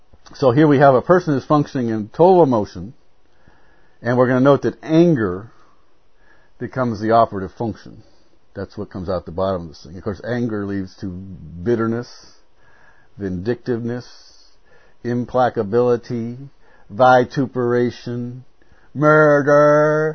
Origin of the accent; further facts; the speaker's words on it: Chicago, Illinois, United States; I'm from Chicago.